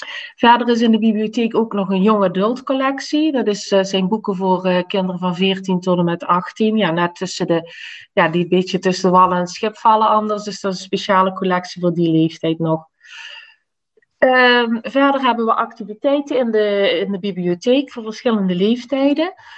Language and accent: Dutch; Maasgouw, Limburg, Netherlands; ik kom niet uit Valkenburg oorspronkelijk. Ik kom uit Maasgouw. Daar ben ik woonachtig op het moment.